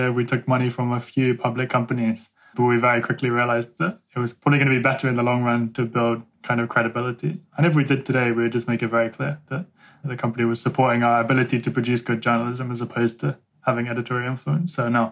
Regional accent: England, United Kingdom; I just made this website in a cafe in my hometown in rural England when I was visiting my parents and was bored.

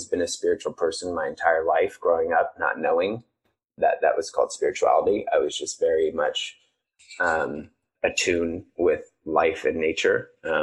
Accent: Reno, Nevada, United States; But growing up in Reno, there aren't many vegans.

